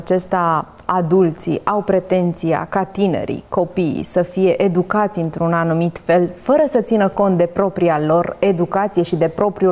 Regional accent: Romania; M-a surprins să descoper că noi toți, ca români

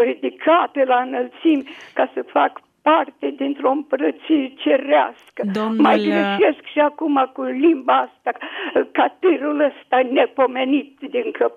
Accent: Târgu Jiu, Gorj County, Romania; sunt din Târgu Jiu.

